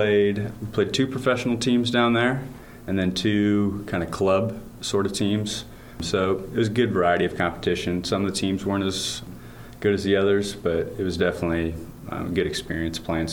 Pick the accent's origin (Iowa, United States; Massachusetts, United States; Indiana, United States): Iowa, United States; Ankeny; Ankeny, Iowa.